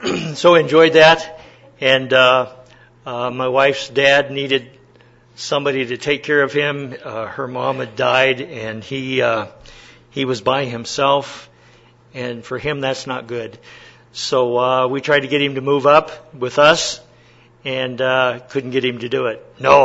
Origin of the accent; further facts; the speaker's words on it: Colorado Springs, Colorado, United States; also born or lived in Denver; My wife and I are natives of Colorado Springs. We grew up in Colorado Springs, and got married, had three kids, and then decided to go to Bible college after that.